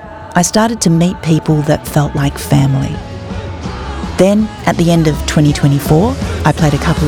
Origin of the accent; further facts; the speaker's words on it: Melbourne, Victoria, Australia; born there; I was born on Wurundjeri land in Naam, Melbourne, Australia. I'd always known I was Māori on my mother's side, but that was all I knew. I didn't grow up with my language or culture